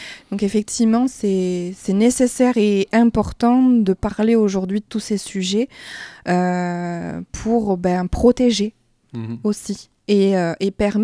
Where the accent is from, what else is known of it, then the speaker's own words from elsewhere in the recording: Toulouse, Occitanie, France; moved away; moi je suis toulousaine d'origine et je suis arrivée dans les Landes il y a à peu près 6 ans.